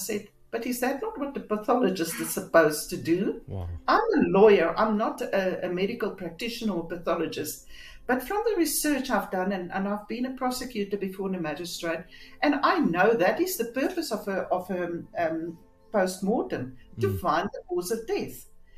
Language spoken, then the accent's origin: English; Roodepoort, Gauteng, South Africa; I'm a lawyer from Roodepoort.